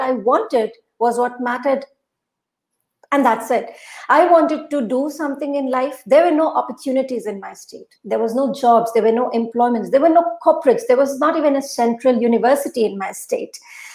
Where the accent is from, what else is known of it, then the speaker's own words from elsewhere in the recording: Assam, India; Sure. Assam is beautiful, beautiful. I'm so, so missing my home place right now.